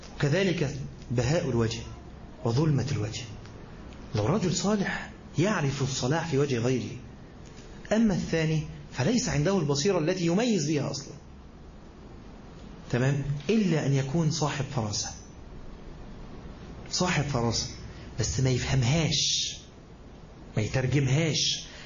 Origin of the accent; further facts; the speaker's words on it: Egypt; زي احنا مثلا كمصريين